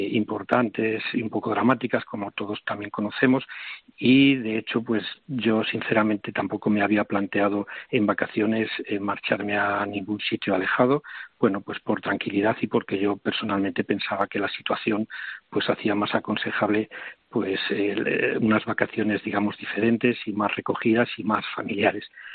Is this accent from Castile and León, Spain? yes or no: yes; Íscar, Castile and León, Spain; now in Valladolid, Spain; Yo, mi segunda residencia es en Íscar, yo trabajo en Valladolid, soy de Íscar, pero vivo en Valladolid por el trabajo